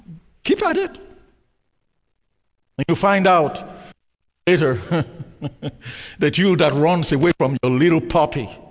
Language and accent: English; Canada; why is it that I'm Canadian and I'm always thinking about the U.S.?